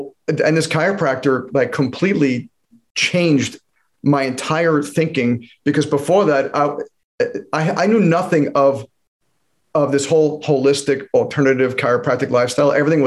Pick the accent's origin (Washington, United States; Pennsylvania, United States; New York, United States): New York, United States; now in Atlanta, United States; I'm from New York originally.